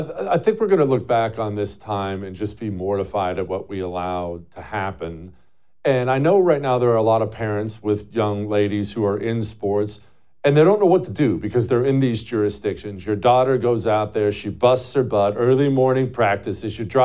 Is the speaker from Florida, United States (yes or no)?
no; Ohio, United States; also born or lived in Montana; I'm a dude. I grew up in Ohio and Montana watching sports with my buddies.